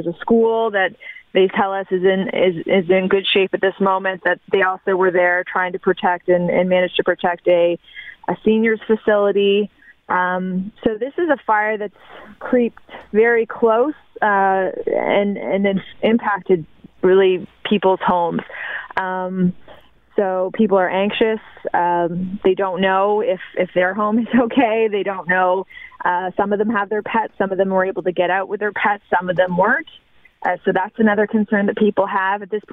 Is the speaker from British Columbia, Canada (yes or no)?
no; Halifax, Nova Scotia, Canada; I'm from Halifax and have worked elsewhere.